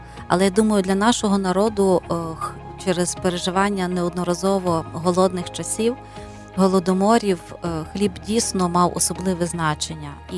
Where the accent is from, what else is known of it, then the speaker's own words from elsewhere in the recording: Lviv, Lviv Oblast, Ukraine; я виросла в Західній Україні, у Львові